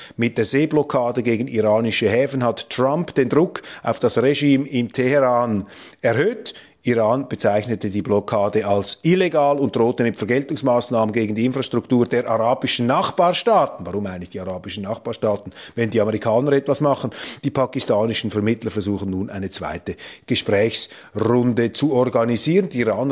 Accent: Switzerland; Da können wir als Schweizer nur mit aller Bescheidenheit und Zurückhaltung darauf hinweisen

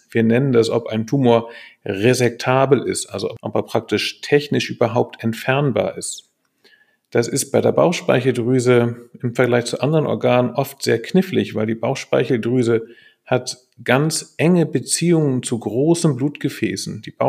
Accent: Kiel, Schleswig-Holstein, Germany; born there; also born or lived in Bochum; Ich bin gebürtiger Kieler

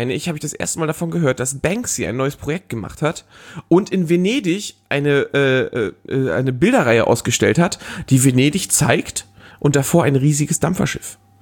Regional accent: Northern Germany, Germany; Ja, ich komme ja auch eher aus dem Norden

